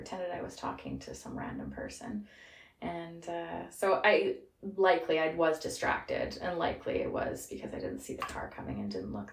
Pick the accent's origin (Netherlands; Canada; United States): Canada; As a Canadian, even the police report, they didn't take me seriously.